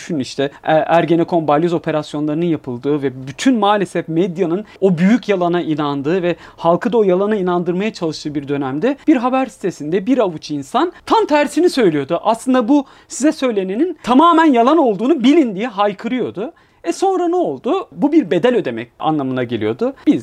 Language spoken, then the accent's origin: Turkish; Istanbul, Turkey; Sonra şimdi o işte gecekondu yaşamından sonra İstanbul Üniversitesi, karşıda Avrupa yakasında yaşama, bekar evlerinde yaşama vesaire derken bugüne kadar geldim. Ama insan bazen işte o Bostancı'da o sokağa gittiğimde